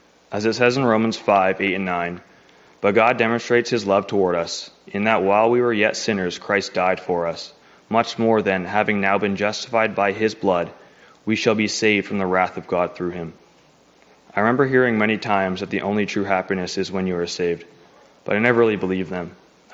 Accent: British Columbia, Canada; I'm from British Columbia, Canada.

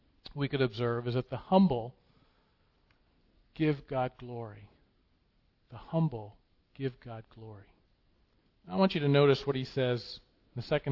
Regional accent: United States; I'm 50 years old now and growing up in America

